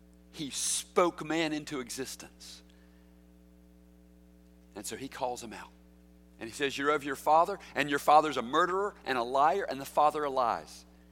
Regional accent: the South, United States; You know, I was born and reared in the South. You can probably tell from the way I talk.

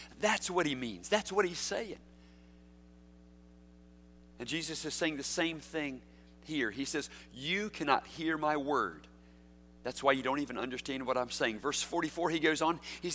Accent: the South, United States; You know, I was born and reared in the South. You can probably tell from the way I talk.

